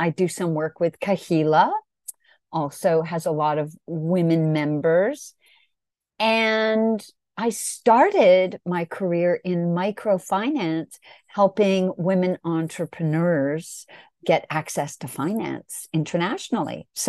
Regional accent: Canada; now in New York City, United States; I live in New York City and I am Canadian and a mother of two sons

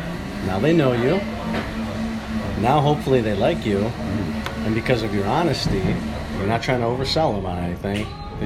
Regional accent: Chicago, Illinois, United States; At the end of the day, you know, I'm from Chicago.

